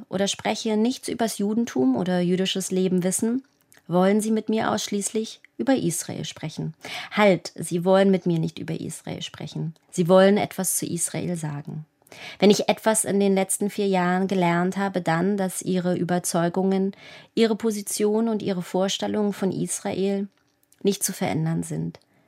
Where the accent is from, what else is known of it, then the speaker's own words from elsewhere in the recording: East Germany, Germany; ob mir als Ostdeutsche diese israelische Mauer nicht furchtbar vorkäme.